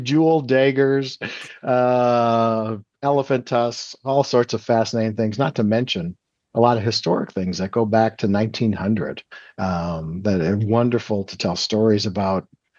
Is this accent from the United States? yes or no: yes; Midwest, United States; The Midwest is going to play a big role in our historic talks today, which is good. I'm from the Midwest. We always claim we're the most important history area.